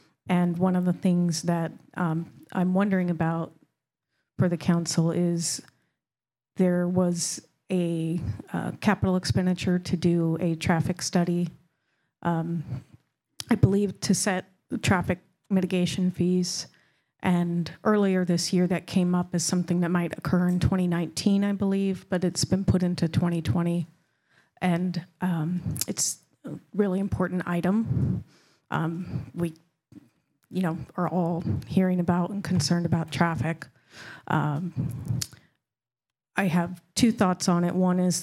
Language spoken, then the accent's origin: English; Black Diamond, Washington, United States; now in Bellevue, United States; I live in Bellevue, and I grew up in Black Diamond